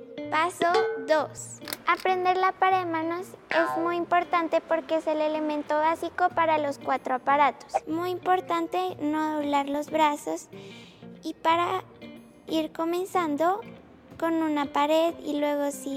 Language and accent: Spanish; Bogotá, Colombia; Vivo en Bogotá, nací en Bogotá.